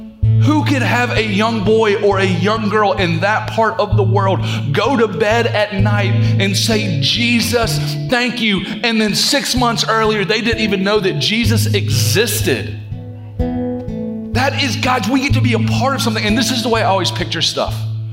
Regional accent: the South, United States; But one of the things that I've learned about growing up in the South

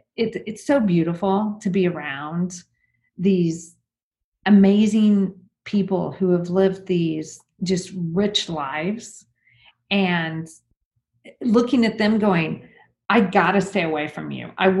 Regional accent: Texas, United States; And, you know, I'm Texan, so I'm proud of HEB too.

